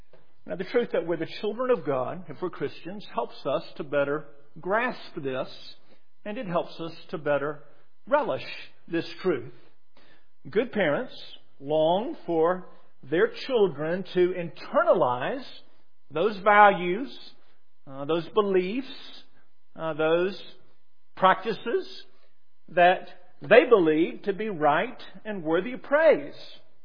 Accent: Atlanta, Georgia, United States; And over the years, since I grew up in Atlanta, its international population has grown significantly

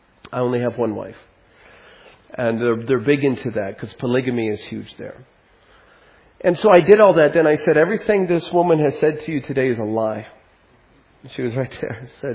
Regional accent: St. Louis, Missouri, United States; And in fact, Mike, when I moved to Maine, I'm from St. Louis, Missouri.

